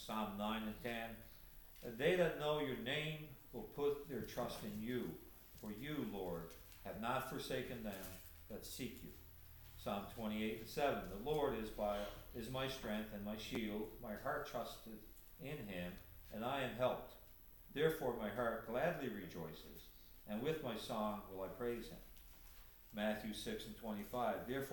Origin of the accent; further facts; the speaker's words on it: Canada; now in United States; there were five Canadians. I'm the last Canadian now. Well, I'm American, so I'm getting confused here, but you know what I mean.